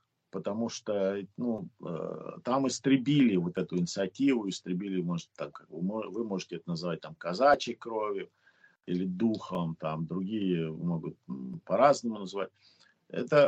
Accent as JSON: {"language": "Russian", "region": "Moscow", "country": "Russia", "tie": "born or raised there", "said": "Кстати, я родился в Москве. Я коренной москвич. Мои родители тоже родились в Москве."}